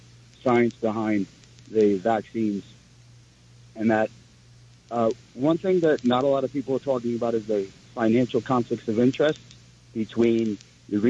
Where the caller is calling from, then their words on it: Queens, New York, United States; I'm calling from Floral Park in Queens.